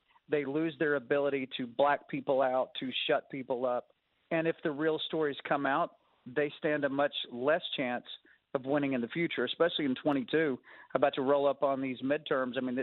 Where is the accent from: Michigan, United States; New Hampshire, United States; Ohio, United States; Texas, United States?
Texas, United States; I'm a Texan originally, so I mean, I'm well acquainted with what goes on in Texas.